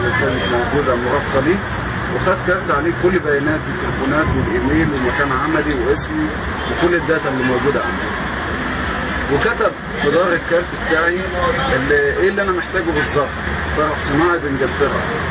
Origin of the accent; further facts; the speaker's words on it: Egypt; انا مصري.